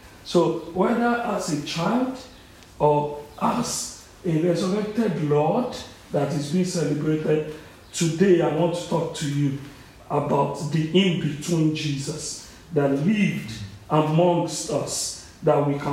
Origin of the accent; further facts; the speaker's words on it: South Africa; I came from South Africa, and there are some nomenclatures that are beginning to come in South Africa.